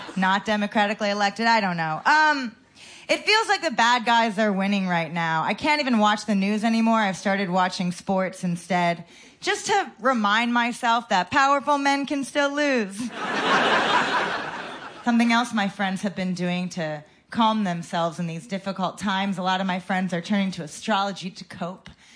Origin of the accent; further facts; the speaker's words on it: United States; It's so nice to be here in Scotland. As an American, it's just great to be anywhere.